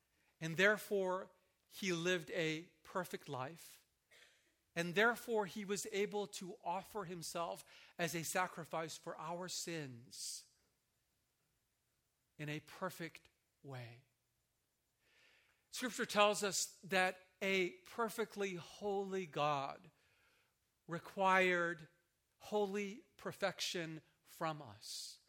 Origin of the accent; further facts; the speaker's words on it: Japan; I am originally from Japan, a country that has not largely been influenced by the Christian gospel.